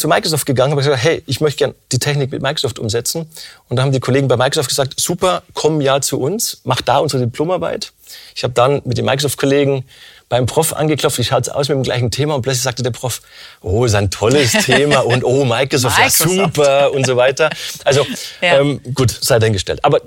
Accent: Bavaria, Germany; ich komme eben aus dem Bayerischen Wald

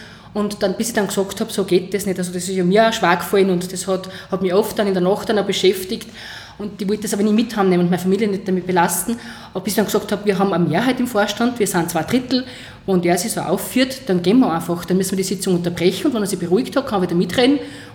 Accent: Styria, Austria; sagt man bei uns in Oststeiermark

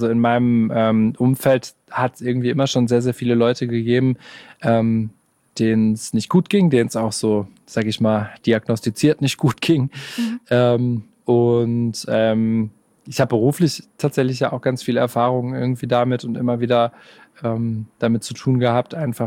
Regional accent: Gelsenkirchen, North Rhine-Westphalia, Germany; now in Stuttgart, Germany; Ich bin auch kein Stuttgarter. Also das ich weiß nicht, ich fühle mich in Gelsenkirchen noch sehr heimisch.

